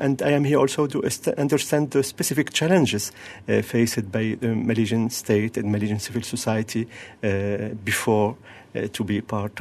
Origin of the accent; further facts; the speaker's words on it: Tunisia; I come from Tunisia, a Muslim country also